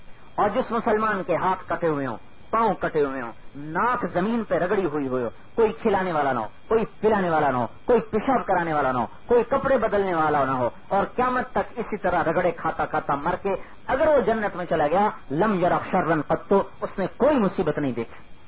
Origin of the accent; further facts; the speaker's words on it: Multan, Punjab, Pakistan; ملتان ہمارا ضلع ملتان ہے،